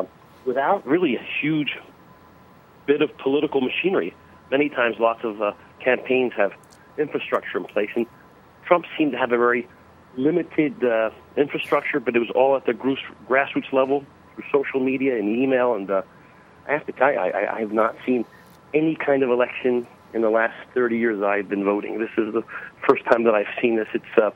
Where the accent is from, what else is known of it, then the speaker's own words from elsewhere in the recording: Pennsylvania, United States; When I went to vote yesterday in my home state of Pennsylvania, I have never seen lines so long.